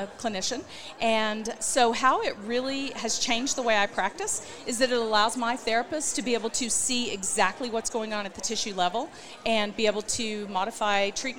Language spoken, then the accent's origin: English; Oklahoma City, Oklahoma, United States; I'm from Oklahoma City.